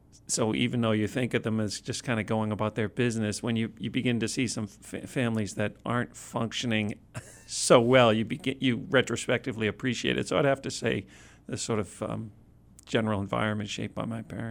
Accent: Duxbury, Massachusetts, United States; also born or lived in Boston; I was born in Boston, but grew up in Duxbury, Mass. On the South Shore.

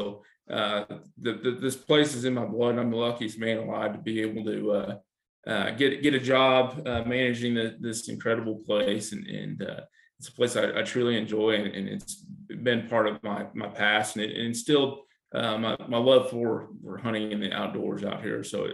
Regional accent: Otis, United States; I grew up in Otis, which people that may not know, that's only 20 miles away from here.

